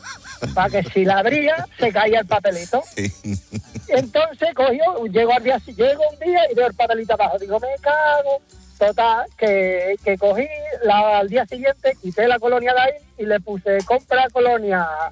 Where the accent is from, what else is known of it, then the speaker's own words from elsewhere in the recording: Cádiz, Andalusia, Spain; moved away as an adult; now in Tarragona, Spain; hace 20 años... yo soy de Cádiz, ¿no? Y me vine a Tarragona a vivir.